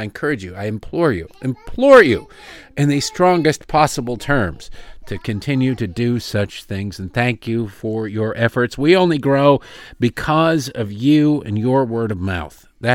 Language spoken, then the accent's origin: English; Detroit, Michigan, United States; As we called it when I was growing up in Detroit, Devil's Night.